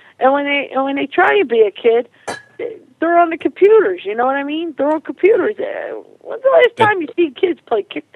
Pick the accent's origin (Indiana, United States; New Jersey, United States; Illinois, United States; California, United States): New Jersey, United States; also born or lived in Tennessee; I was born and bred in New Jersey as … when I went down to Tennessee, I just became